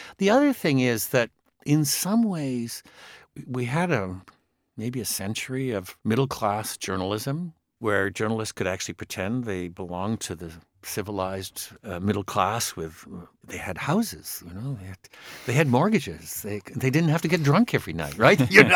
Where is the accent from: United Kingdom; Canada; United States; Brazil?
Canada; I'm a Canadian.